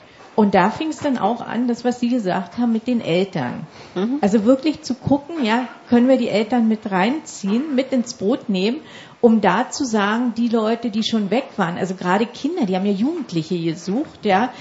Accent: Berlin, Germany; ich komme aus Berlin, ja, und bei uns war dann diese Mauerstadt

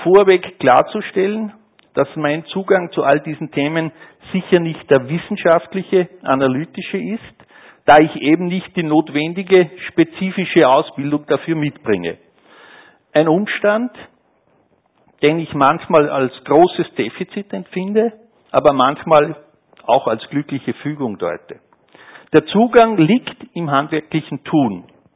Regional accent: Upper Austria, Austria; geboren und aufgewachsen im Mühlviertel, als viertes von 6 Kindern.

